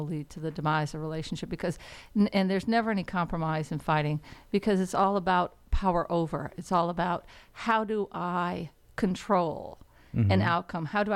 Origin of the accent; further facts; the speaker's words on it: the South, United States; I'm from the South.